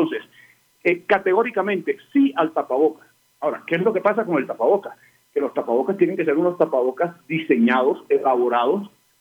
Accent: Colombia; como ciudadano, como colombiano, yo creo que nosotros deberíamos apartarnos del fatalismo

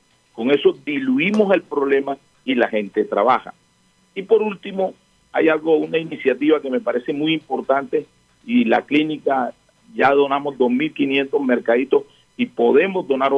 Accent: Barranquilla, Atlántico, Colombia; Yo entiendo a mi pueblo, yo soy barranquillero, me gusta el carnaval

